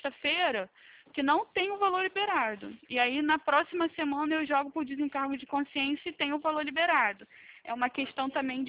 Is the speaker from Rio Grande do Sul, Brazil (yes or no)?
no; Campo Grande, Rio de Janeiro, Brazil; eu sou daqui de Campo Grande, Rio de Janeiro.